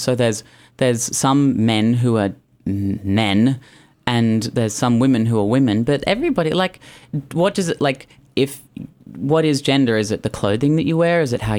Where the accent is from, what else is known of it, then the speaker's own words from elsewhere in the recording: West Hollywood, California, United States; I mean, I come from West Hollywood, where boys look pretty but may not have that much depth.